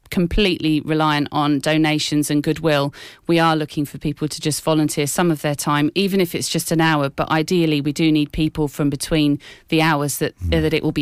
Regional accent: Cherry Hinton, East of England, United Kingdom; because I certainly remember going to them as a child, because I grew up in Cherry Hinton myself.

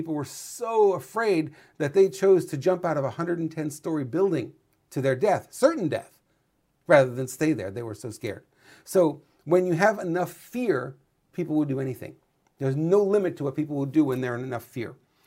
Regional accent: New York, United States; now in California, United States; God, I'm an Italian from New York. You think I'd be to get that one right.

